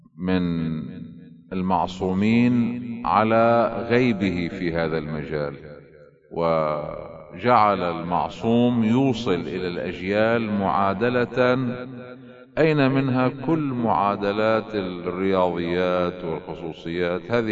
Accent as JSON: {"language": "Arabic", "country": "Lebanon", "said": "خصوصا عندنا في لبنان"}